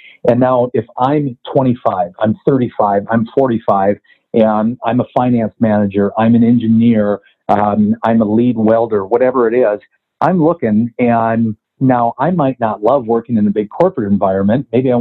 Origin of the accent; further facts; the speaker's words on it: Albert Lea, Minnesota, United States; now in Minneapolis, United States; do I have to live in Albert Lea? I like my hometown. I've still got friends that live there. I don't want to live there again. My life and lifestyle is built around the Minneapolis area.